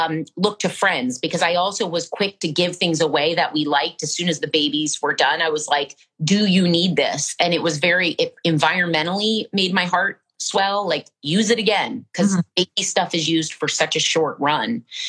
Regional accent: Iowa, United States; I'm from Iowa and all my friends had their babies at 24 and 25.

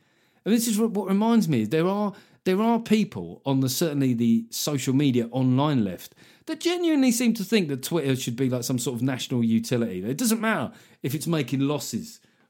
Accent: United Kingdom; I would just say, you know, being a Brit generally, even if I wasn't completely sozzled and speaking in sort of incoherently, speaking other languages is not a strong area for us historically.

